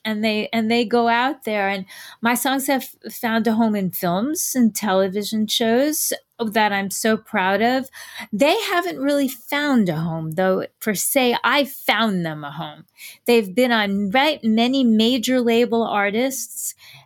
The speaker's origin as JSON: {"language": "English", "town": "New York City", "region": "New York", "country": "United States", "also_born_or_lived": "Tucson", "lives_now": "Los Angeles, United States", "said": "I'm from New York City, so I moved to Tucson, Arizona to go to college."}